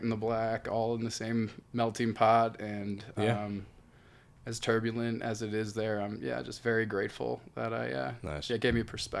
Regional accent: Baltimore, Maryland, United States; I grew up in Baltimore, Maryland.

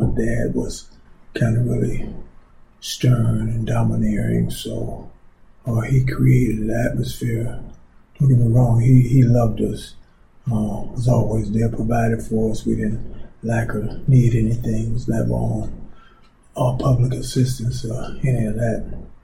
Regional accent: Detroit, Michigan, United States; I'm from Detroit, raised on the Northwest Side. I'm from a working class family.

